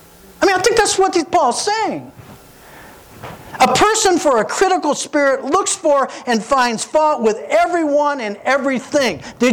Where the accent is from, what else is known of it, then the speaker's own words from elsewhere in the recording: Missouri, United States; I'm from Missouri, the Show Me State.